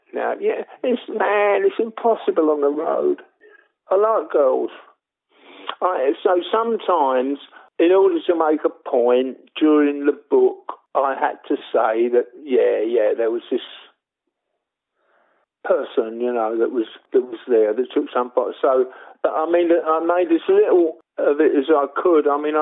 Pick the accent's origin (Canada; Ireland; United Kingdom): United Kingdom; Canvey Island, East of England; You know, I grew up on Canby Island, and if you want to protect yourself